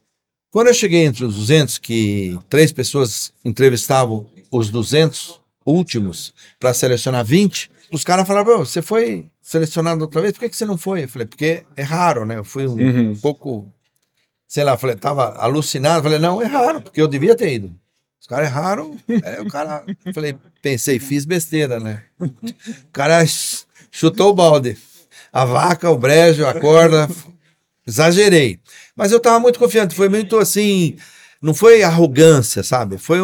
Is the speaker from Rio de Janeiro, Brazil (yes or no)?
no; São Paulo, Brazil; also born or lived in Paraná; sou paulistano da Gema, né? Então, meu contato era só asfalto. Eu sempre gostei de velocidade, tá? Em 2000, aliás, 1980, eu fui para o Paraná. Cansei de São Paulo